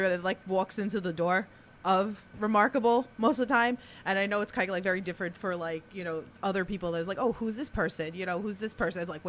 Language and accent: English; New York, United States; I mean, obviously, I'm from New York, you know.